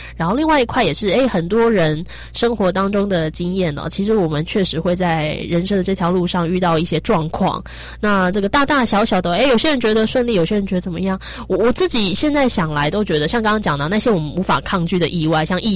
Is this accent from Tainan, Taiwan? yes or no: yes; Tainan, Taiwan; 因为我老家在台南，就人在台南。